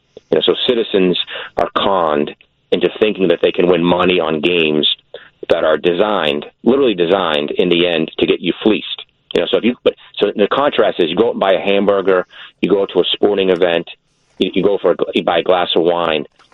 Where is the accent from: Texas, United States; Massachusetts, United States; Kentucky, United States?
Massachusetts, United States; I'm from Massachusetts originally. You know, the state lottery was like the paint on the wall. You know, it was just there. I grew up with it.